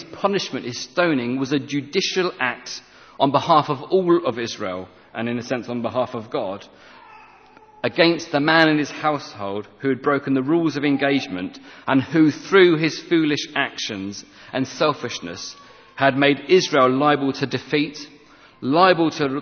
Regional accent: England, United Kingdom; we are football fans, we're English, but we feel shame because of what they are doing.

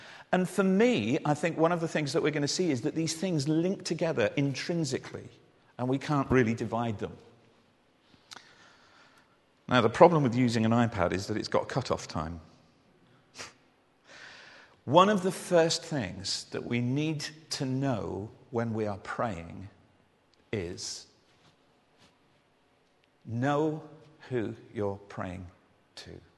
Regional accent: United Kingdom; Now, one of the things that we do, because we're British, is we formalize it.

